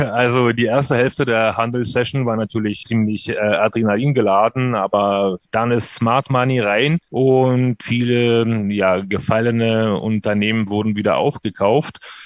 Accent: Odesa, Odesa Oblast, Ukraine; German is a second language; now in Germany; Ich stamme aus der Ukraine ursprünglich, ich komme aus Odessa, aus einer wunderschönen Stadt am Schwarzen Meer.

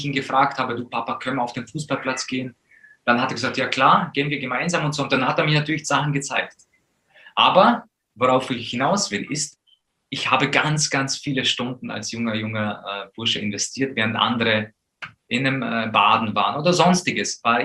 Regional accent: Poland; wir sind aufgewachsen in Polen

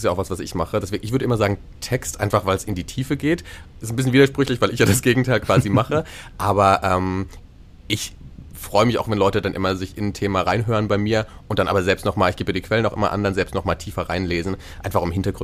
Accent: Baden-Württemberg, Germany; now in Berlin, Germany; Ich komme ja aus dem schönen Baden, deswegen Süddeutschland.

